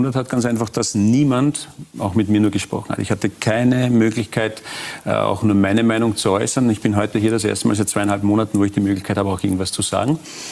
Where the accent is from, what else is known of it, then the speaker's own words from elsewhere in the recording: Austria; als Österreicher zu Olympischen Spielen im Fußball zu fahren